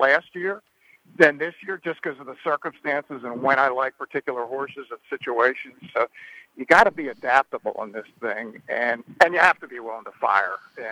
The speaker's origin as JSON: {"language": "English", "region": "Maryland", "country": "United States", "tie": "born or raised there", "said": "It's what I learned when I grew up in Maryland playing exactas at Pimlico."}